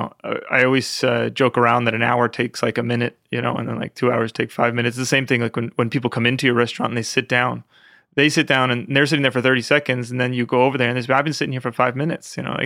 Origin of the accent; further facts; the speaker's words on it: New York, United States; Westchester County. It was very nice. I grew up with my grandmother from Italy, so she really taught me a lot.